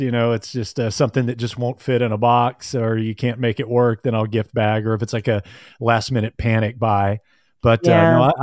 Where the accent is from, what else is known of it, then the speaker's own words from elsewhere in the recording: Texas, United States; And I think this is a Southern thing, like growing up in Texas for the majority of my life is